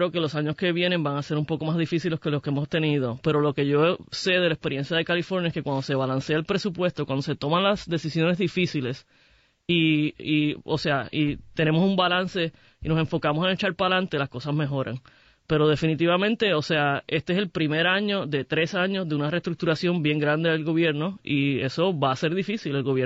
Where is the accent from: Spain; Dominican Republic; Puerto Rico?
Puerto Rico; Yo soy puertorriqueña, soy gay, soy muy orgullosa de mi identidad.